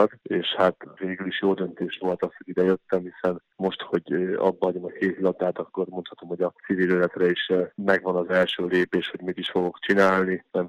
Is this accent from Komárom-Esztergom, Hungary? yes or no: no; Szeged, Csongrád-Csanád, Hungary; nagyon, ugye 10 év jártam Szegeden, nagyon sok minden köt oda, a barátok, ugye ott volt, jártam főiskolára, ott nőttem föl is igazából.